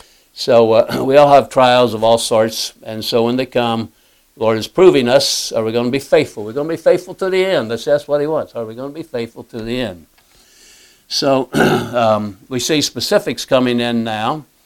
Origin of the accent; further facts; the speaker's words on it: Indiana, United States; born there; So I was born in Indiana, so I'm a Hoosier. Yeah, Hoosier, I'm a Hoosier.